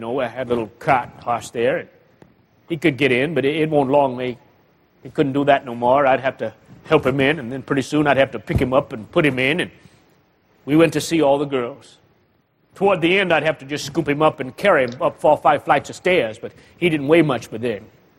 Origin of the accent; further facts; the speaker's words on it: New England, United States; I'm from New England. I don't give out favors.